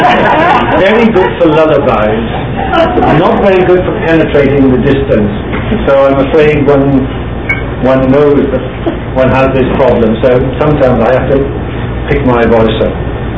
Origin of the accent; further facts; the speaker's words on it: Wales, United Kingdom; If you wonder why I speak like I speak, it's because I am Welsh. I am not English.